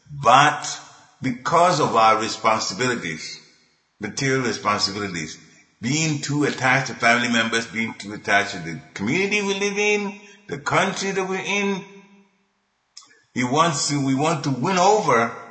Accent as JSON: {"language": "English", "country": "Ghana", "said": "we're from Ghana, born, you know, appeared in Ghana."}